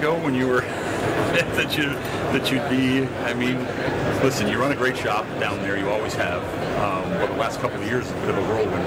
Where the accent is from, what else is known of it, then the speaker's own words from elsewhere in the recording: Dallas, Texas, United States; here live from the floor at the NADA Convention 2023 in my hometown, Dallas, Texas.